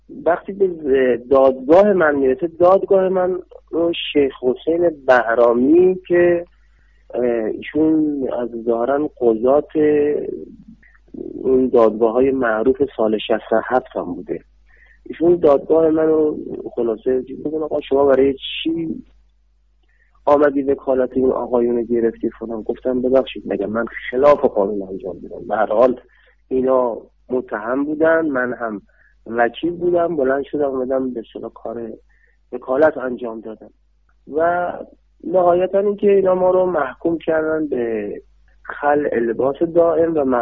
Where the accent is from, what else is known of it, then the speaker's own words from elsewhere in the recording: Ahvaz, Khuzestan, Iran; born there; متولد اهوازم ولی اصالتا مال اطراف زرین شهر اصفهان هستم.